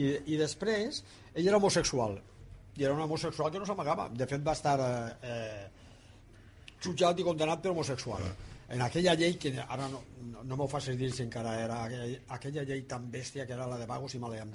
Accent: Valencian Community, Spain; nosaltres a València, el meu poble està a una hora i quart del centre de València caminant.

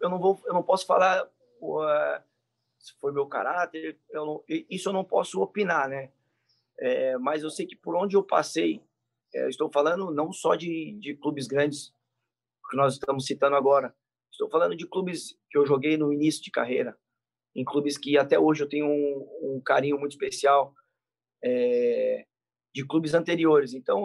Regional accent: São Paulo, Brazil; porque como eu sou de São Paulo, e surgiu a possibilidade de vir por empréstimo.

